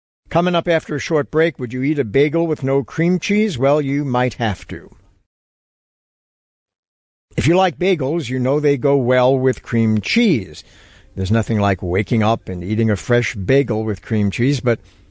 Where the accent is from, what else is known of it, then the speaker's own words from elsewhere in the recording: New York City, New York, United States; Now, being a New Yorker myself, Joseph, this is of epic proportions for New York City.